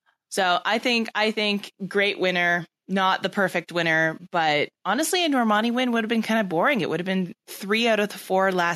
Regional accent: Canada; because I'm Canadian, I kept every time I heard a price, I'd go, oh, American dollars too.

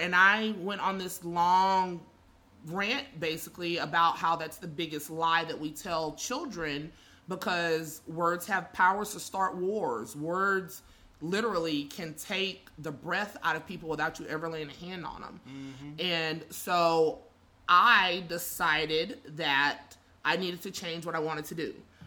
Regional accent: Louisiana, United States; And because I grew up in Louisiana, school's not really a thing for anybody, but school was my thing.

